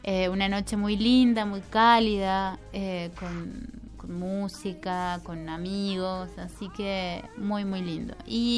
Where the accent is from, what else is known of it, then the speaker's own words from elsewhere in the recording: General San Martín, La Pampa, Argentina; En mi pueblo, General San Martín, ubicado bien al sur de La Pampa